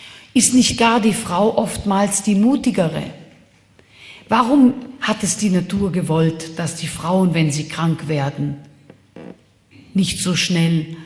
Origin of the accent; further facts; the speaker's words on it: Regensburg, Bavaria, Germany; so viele Menschen, wie meine Heimatstadt Regensburg Einwohner hat.